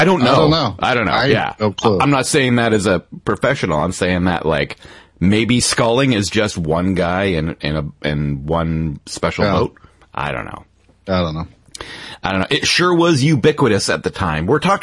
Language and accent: English; Canada; I'm the Canadian. I'll do it.